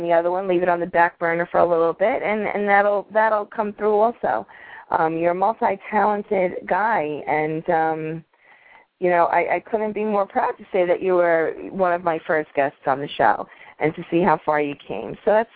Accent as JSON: {"language": "English", "region": "New York", "country": "United States", "said": "I think I sound so strange if I try not to talk like I'm from New York. It's like, why are you talking like that? Just talk normal."}